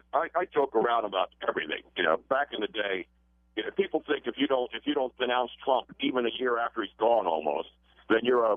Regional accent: Philadelphia, Pennsylvania, United States; which I love and it will always be my hometown

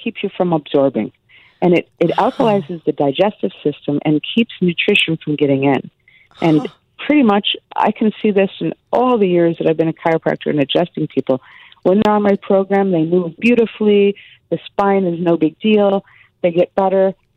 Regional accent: Midwest, United States; I grew up in the Midwest. We used to go apple picking

